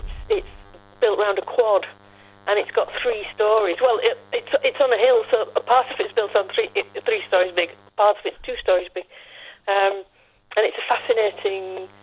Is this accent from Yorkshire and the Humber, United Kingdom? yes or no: yes; Sowerby Bridge, Yorkshire and the Humber, United Kingdom; I grew up in Sorby Bridge. Well, I grew up in a little place called Kebroyd, which is between Rippendin and Sorby Bridge, and I went to Sorby Bridge Grammar School. But Halifax was the nearest big town.